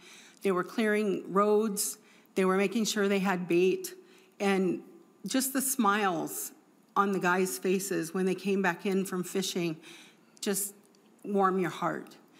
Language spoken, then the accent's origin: English; Wendell, Minnesota, United States; I am from Fergus Falls area of Minnesota, a little town called Wendell, just outside of Fergus